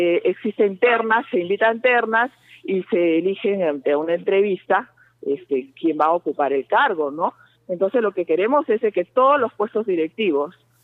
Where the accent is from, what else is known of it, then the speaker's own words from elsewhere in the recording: Arequipa, Peru; now in Lima, Peru; porque yo soy de Arequipa, por cierto, feliz día para mi ciudad